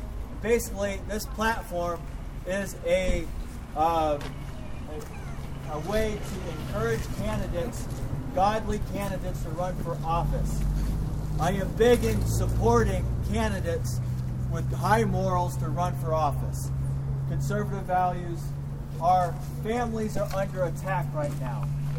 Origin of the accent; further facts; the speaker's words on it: Buffalo, New York, United States; born there; I was born here in Buffalo, used to live in Story, and I moved away.